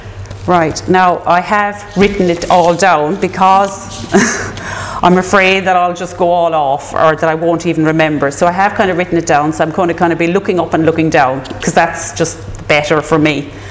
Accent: Munster, Ireland; I was born in an idyllic part of West Cork, which I think is, because West Cork is the best.

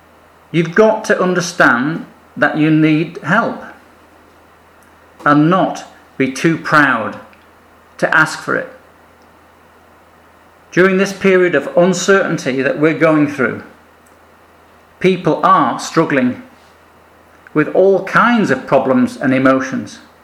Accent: Yorkshire and the Humber, United Kingdom; With the added bonus, I guess, being a Yorkshireman, that I probably have saved a few quid too in not having to buy a new one of this, that and the other.

